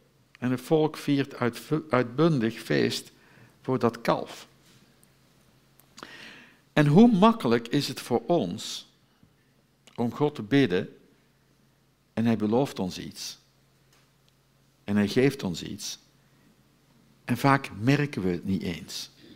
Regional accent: Netherlands; Gelukkig zijn wij Nederlanders nooit halsstarrig.

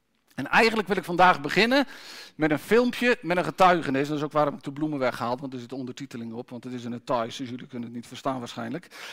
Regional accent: Middelharnis, South Holland, Netherlands; Opgegroeid hier in Middelharnis, het meest van mijn leven.

